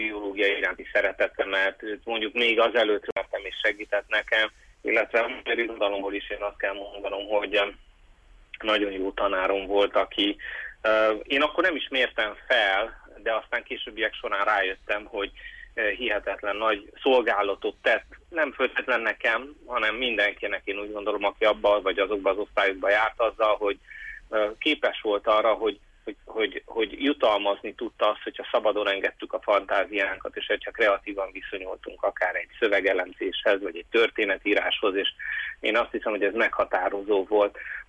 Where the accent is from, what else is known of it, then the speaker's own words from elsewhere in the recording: Târgu Mureș, Mureș County, Romania; Ugye Vásárhelyen kövesdombi gyerekként kezdtem, aztán Tudorban cseperedtem fel